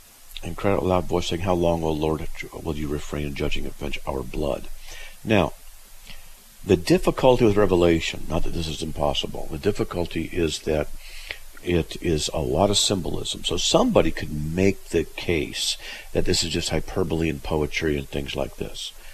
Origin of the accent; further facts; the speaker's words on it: California, United States; now in Idaho, United States; Yeah, I'm from SoCal, and they moved to Idaho 20 years ago.